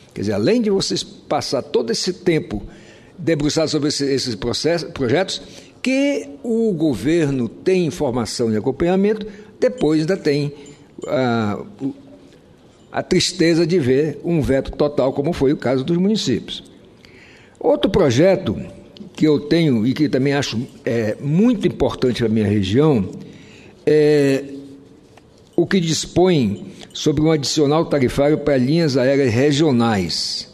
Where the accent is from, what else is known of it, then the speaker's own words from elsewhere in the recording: Roraima, Brazil; em Boa Vista, lá no meu estado de Roraima